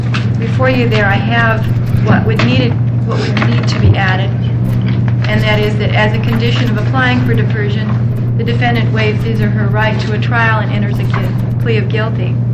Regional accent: Bend, Oregon, United States; I'm from Bend, Oregon.

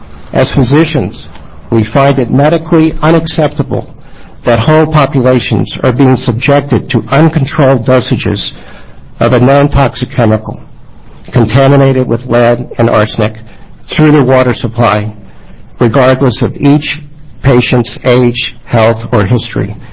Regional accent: Medford, Oregon, United States; I'm from Medford, Oregon

